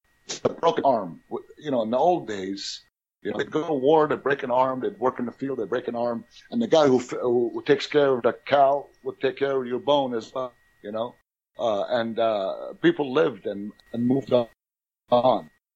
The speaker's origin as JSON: {"language": "English", "country": "United States", "said": "Because you know what? That's what I am. I'm an American."}